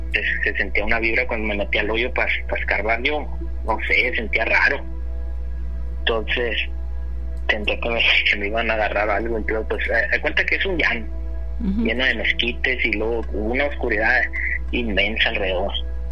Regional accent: Delicias, Chihuahua, Mexico; yo soy de Delicias, Chihuahua.

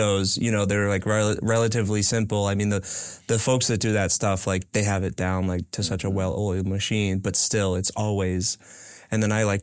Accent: Massachusetts, United States; And, you know, I'm from Massachusetts and, you know, when folks say I want to move to Massachusetts, you know, I'm not like, oh, don't do that.

